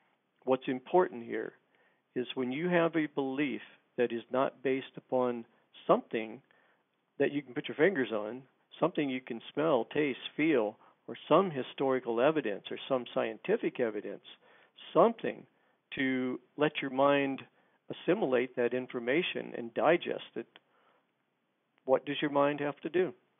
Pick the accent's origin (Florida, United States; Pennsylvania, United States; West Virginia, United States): West Virginia, United States; I remember I grew up in West by God, Virginia.